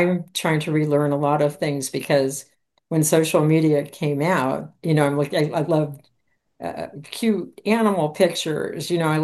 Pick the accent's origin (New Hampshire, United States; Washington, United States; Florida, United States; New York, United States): Florida, United States; Miami; I'm from Miami, but when I was a little kid, I went to New Orleans with my dad, and I just fell in love with the zoo, and the whole look of it.